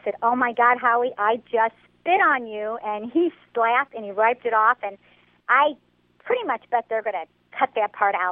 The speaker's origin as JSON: {"language": "English", "town": "St. Louis", "region": "Missouri", "country": "United States", "said": "I'm just curious. I'm from St. Louis. I'm a career person."}